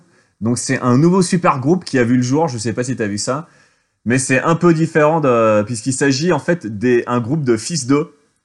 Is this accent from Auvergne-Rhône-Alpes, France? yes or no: yes; Auvergne-Rhône-Alpes, France; moi je viens d'Ardèche et du coup je mets de la crème de marron partout